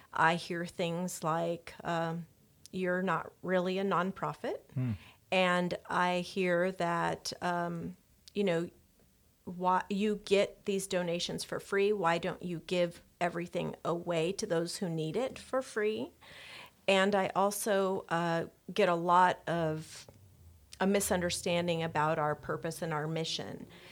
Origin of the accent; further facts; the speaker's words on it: Pine Valley, California, United States; also born or lived in San Diego; I grew up in a small town in East County called Pine Valley.